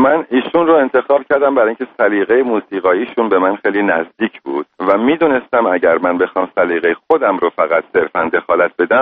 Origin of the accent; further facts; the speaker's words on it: Abadan, Khuzestan, Iran; born there; ببینید، من متولد آبادان هستم و آبادان شهری بود که به خاطر پالایشگاه از تمام ایران به خاطر کار میومدن اونجا